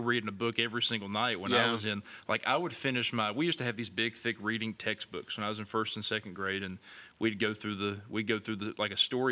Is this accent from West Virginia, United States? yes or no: yes; West Virginia, United States; I'm just from West Virginia, but it's a nationwide epidemic.